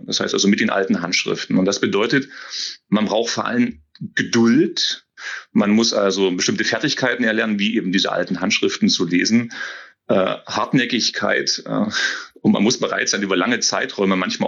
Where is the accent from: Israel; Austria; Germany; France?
Germany; Saxony-Anhalt; Ich komme durchaus aus der Region, aus der Region um Querfurt, ein Dorf, bin zunächst auch bei Naumburg in Schiffotter auch gewesen, dort auf die Schule gegangen